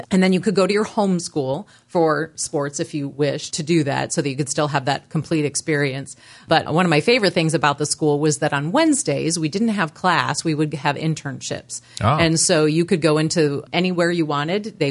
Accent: Columbus, Ohio, United States; I grew up actually in Columbus, Ohio.

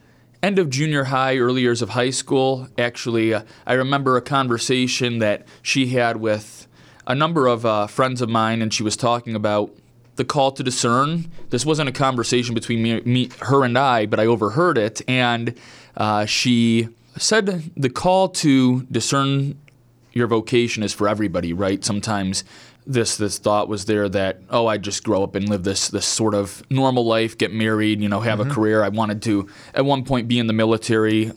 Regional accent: Ohio, United States; So I grew up actually all over the Lake County area.

